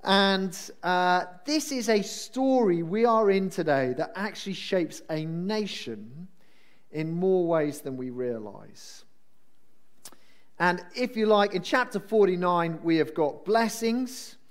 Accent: Wales, United Kingdom; I am Welsh, for those who don't know, and one of the stories that is kind of coming up in my homeland

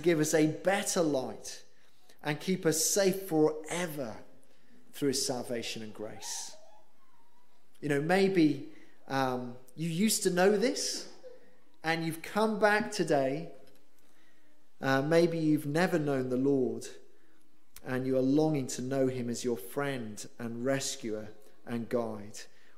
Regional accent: Wales, United Kingdom; I'm from a different country. I'm from Wales, which is part of the United Kingdom.

